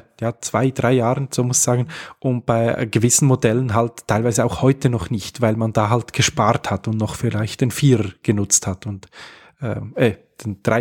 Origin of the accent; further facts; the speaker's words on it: Switzerland; Bei uns in der Schweiz gibt es eine Influencerin